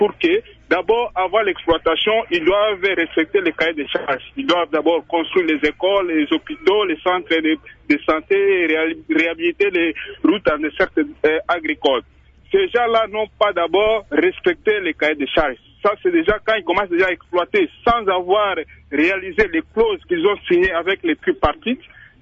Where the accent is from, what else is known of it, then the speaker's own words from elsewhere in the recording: Tshopo, DR Congo; moi, je parle de chez moi. Moi, je suis de Tchopo.